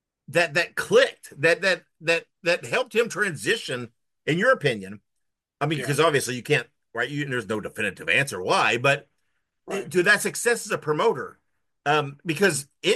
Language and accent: English; Indiana, United States; I'm originally from Indiana. I'm a Dick the Bruiser fan.